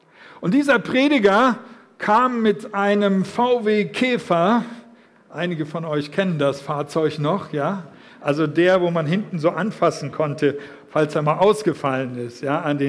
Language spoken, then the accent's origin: German; Rendsburg, Schleswig-Holstein, Germany; Es gab in meiner Heimatstadt in Rendsburg in Schleswig-Holstein eine Zeltevangelisation.